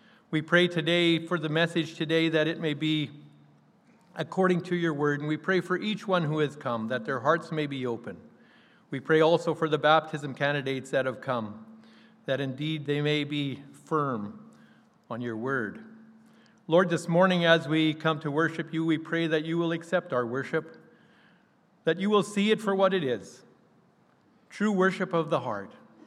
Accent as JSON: {"language": "English", "town": "McGregor", "region": "Manitoba", "country": "Canada", "said": "I'm from McGregor, Manitoba."}